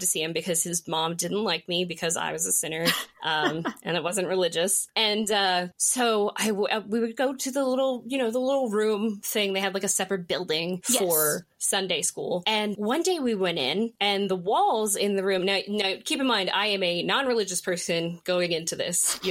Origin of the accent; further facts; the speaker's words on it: Bible Belt, United States; I've always had like a nervousness about, you know, religion and things like that, just because growing up in the Bible Belt, non-religious.